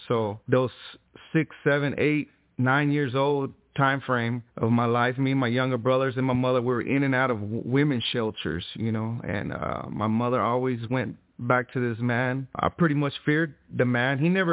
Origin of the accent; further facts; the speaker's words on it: Fort Worth, Texas, United States; I was born in 77 in Fort Worth, Texas, to a young mother, 16 years old. My father was 18 years old. I was raised by my grandparents off and on.